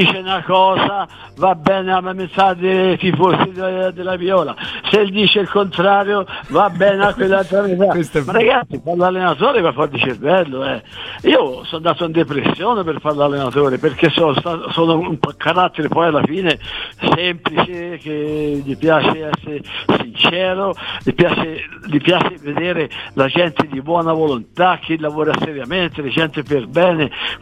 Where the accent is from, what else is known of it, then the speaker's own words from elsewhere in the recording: Tuscany, Italy; io sono toscano di scoglio